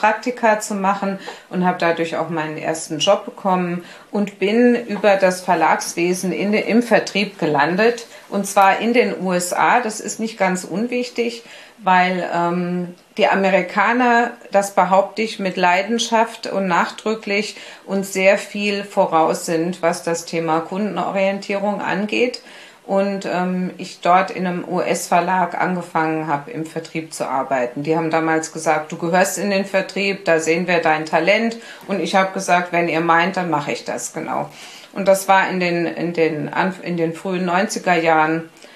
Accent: Berlin, Germany; Ich bin ja gebürtige Berlinerin und ich war damals in Berlin Krankengymnastin.

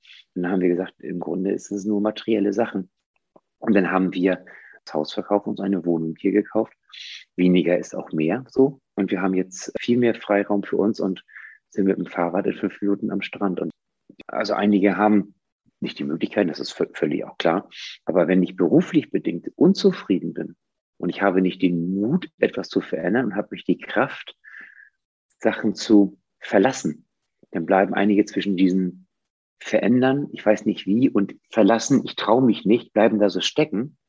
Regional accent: Schleswig-Holstein, Germany; Ich komme von der Nordsee, von der dänischen Grenze oben, Nordfriesland. Ich bin Friese, Nordfriese.

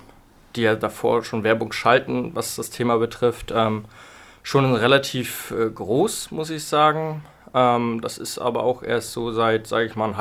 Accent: Rostock, Mecklenburg-Vorpommern, Germany; bin aktuell noch 27 Jahre alt, komme aus Rostock

